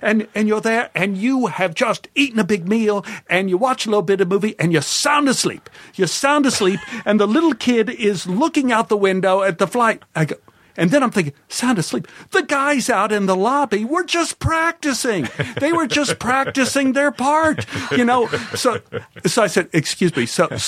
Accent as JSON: {"language": "English", "town": "Oak Cliff", "region": "Texas", "country": "United States", "tie": "born or raised there", "lives_now": "Los Angeles, United States", "said": "when I came out to L.A., one of the first people from my hometown, Kay Callan from Oak Cliff, was on a show called One Day at a Time with Norman Lear."}